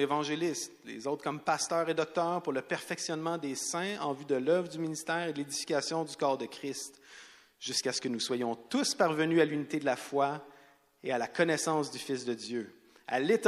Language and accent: French; Quebec, Canada; Puis nous aussi, on est citoyens québécois. On est des vrais Québécois. On est chrétiens avant, mais on est Québécois autant que tout le monde.